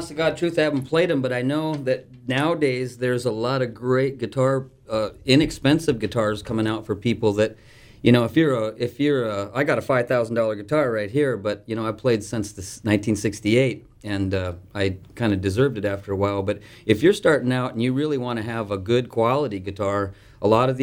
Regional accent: Bradenton, Florida, United States; I came from Bradenton, Florida, actually. I had it up in Minnesota

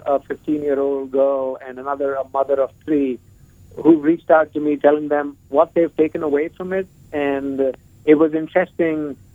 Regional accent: India; also born or lived in Europe; now in United States; I grew up in India. I've spent a bit more than a decade in the U.S. I've lived in Europe as well.

